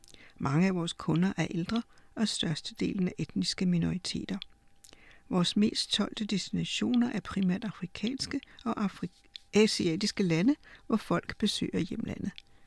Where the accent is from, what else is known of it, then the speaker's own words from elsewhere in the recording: Pakistan; moved away as an adult; now in Denmark; Da jeg kom til Danmark fra Pakistan i 2000, vidste jeg, at jeg blev nødt til at arbejde med det samme